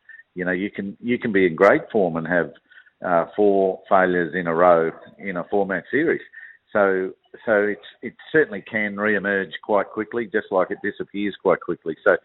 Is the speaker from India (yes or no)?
no; Australia; it was always a delight as an Australian cricketer